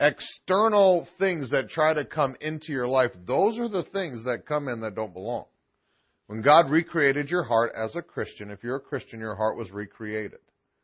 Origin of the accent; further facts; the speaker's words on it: Illinois, United States; born there; also born or lived in Texas; I was born in Illinois. You can't tell by the way I talk because I was in Texas for 15 years, and they rubbed off on me.